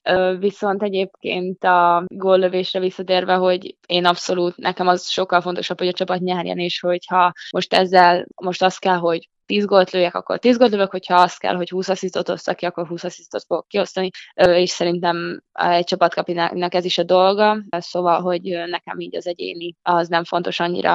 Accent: Szombathely, Vas, Hungary; Magyarországon szerintem itt Szombathelyen jelenleg is például nagyon jó munka folyik, és nyilván itt születtem, itt nőttem fel, egész életemben itt játszottam

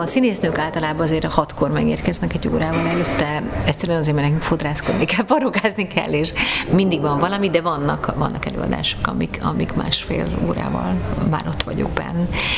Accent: Budapest, Hungary; born there; Egyfelől az ellen is lázadtam, hogy engem ne az alapján ítéljenek meg, hogy én ott oda születtem, mert mindaz, amit ők gondolnak a rózsadombról, ez nem úgy

